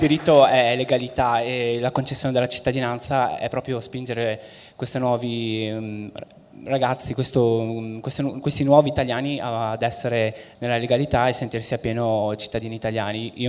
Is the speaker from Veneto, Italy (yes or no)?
yes; Treviso, Veneto, Italy; sono d'origine marocchina, e sono cresciuto a Treviso, un trevigiano doc, nella terra leghista, diciamo.